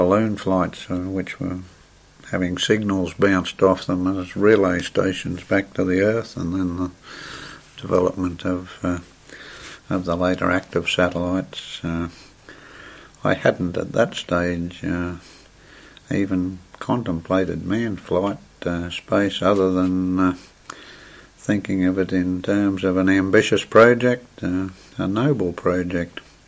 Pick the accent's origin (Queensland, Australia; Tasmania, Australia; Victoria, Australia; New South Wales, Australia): Victoria, Australia; Ballarat; also born or lived in Melbourne; Okay, well, I was born in Melbourne on the 3rd of November 1931, the day White Nose won the Melbourne Cup. As a very young boy, though, I went to Ballarat and spent most of my younger